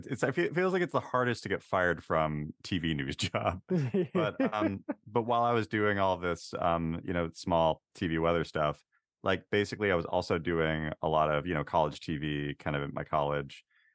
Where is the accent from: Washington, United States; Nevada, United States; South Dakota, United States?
Washington, United States; I'm like Native American and rolled cowlitz and I grew up on the Tulalip Res in Washington State.